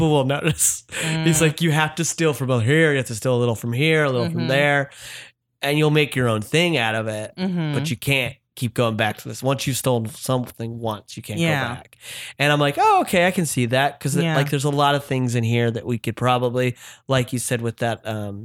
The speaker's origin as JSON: {"language": "English", "region": "Utah", "country": "United States", "tie": "born or raised there", "said": "Yeah, I grew up Mormon in Utah, born and raised."}